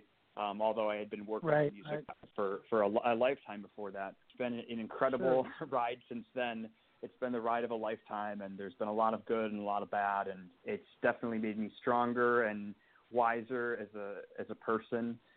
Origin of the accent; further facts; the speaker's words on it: Illinois, United States; I was born in the city, but I grew up mostly in the suburbs, in the south suburbs of Chicago.